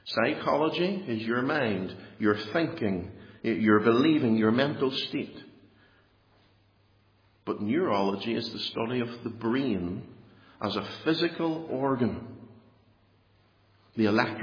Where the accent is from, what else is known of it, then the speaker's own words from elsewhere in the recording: Northern Ireland, United Kingdom; I'm Northern Irish. I'm Irish.